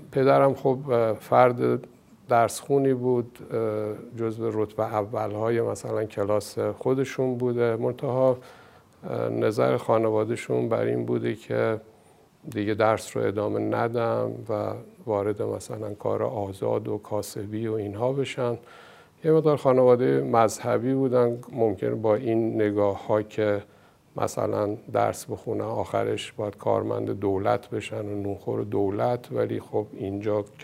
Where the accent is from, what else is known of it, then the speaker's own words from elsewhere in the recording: Rafsanjan, Kerman, Iran; born there; در شهر رفسنجان به دنیا اومدم. در اونجا از نظر خانوادگی، خب میتونم بگم خانواده از نظر اقتصادی متوسط،